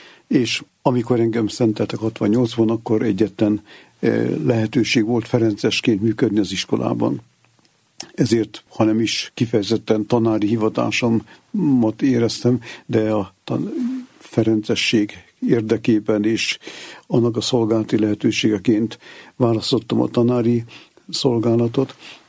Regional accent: Szécsény, Nógrád, Hungary; de aztán 5 hónap múlva Széchenybe kerültem káplánnak. Egyébként ott nőttem föl.

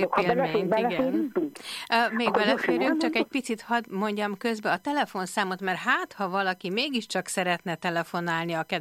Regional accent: Budapest, Hungary; én gyerekkoromban Józsefvárosban nőttem föl

